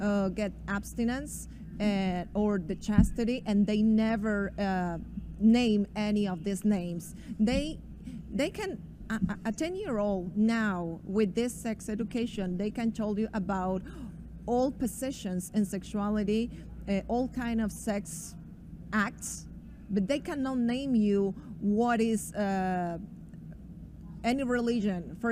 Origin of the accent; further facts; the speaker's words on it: Colombia; English is a second language; Thank you. From Colombia. I always don't feel comfortable to talking with my broken English